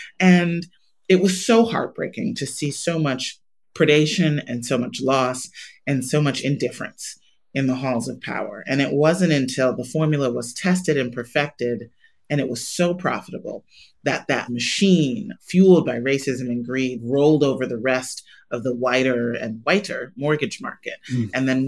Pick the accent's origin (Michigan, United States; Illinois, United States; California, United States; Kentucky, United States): Illinois, United States; Chicago; Metropolitan Planning Council in Chicago, my hometown, one of the most segregated cities in the country